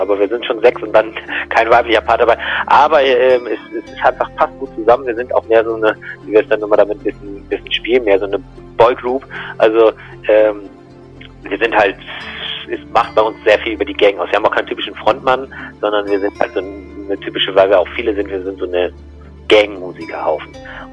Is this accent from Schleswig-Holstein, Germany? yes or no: yes; Schleswig-Holstein, Germany; Ich bin ja auch Norddeutscher, also ganz aus Schleswig-Holstein komme ich ursprünglich.